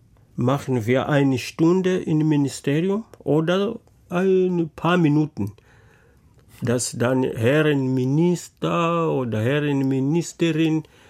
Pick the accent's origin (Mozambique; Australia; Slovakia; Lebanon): Mozambique; German is a second language; Ich bin inzwischen nicht zufrieden, weil bei uns in Mosambik das Leben ist nicht so leicht, wie man denken kann.